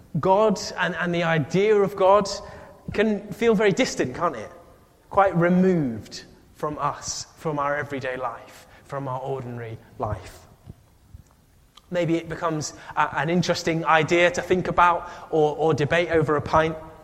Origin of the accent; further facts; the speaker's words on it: Huddersfield, Yorkshire and the Humber, United Kingdom; now in Middlesbrough, United Kingdom; But growing up in Huddersfield and now living in Middlesbrough